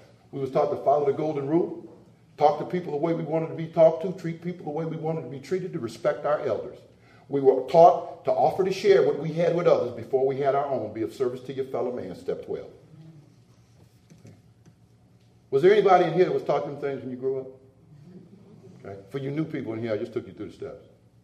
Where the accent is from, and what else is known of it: Sandusky, Ohio, United States; born there